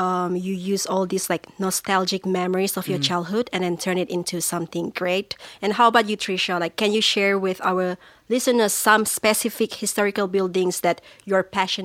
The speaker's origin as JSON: {"language": "English", "country": "Malaysia", "tie": "born or raised there", "said": "back in my hometown, we have... So Malaysia is quite diverse"}